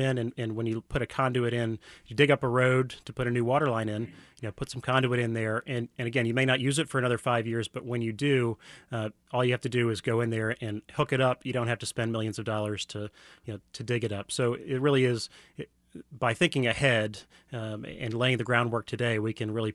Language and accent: English; Virginia, United States; So I said I'm from Virginia